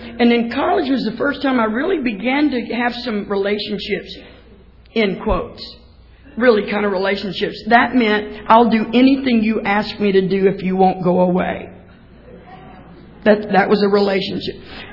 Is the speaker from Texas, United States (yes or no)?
yes; Texas, United States; You know, I know it's hard to tell, but I'm from Texas.